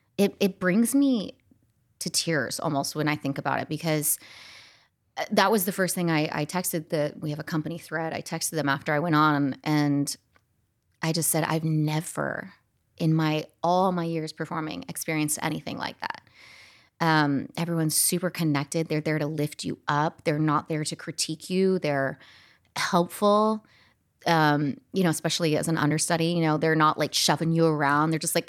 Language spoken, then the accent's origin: English; Scottsdale, Arizona, United States; So I grew up in Scottsdale, Arizona.